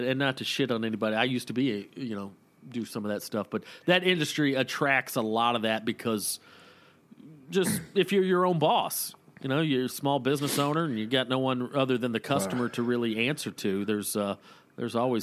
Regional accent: Woodstock, Georgia, United States; When I grew up in Woodstock, Georgia, before I moved up to Waleska, I spent probably ages 4 through 12 in Woodstock, Georgia.

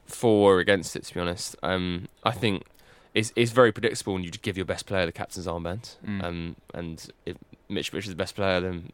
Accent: London, United Kingdom; I'm from South East London.

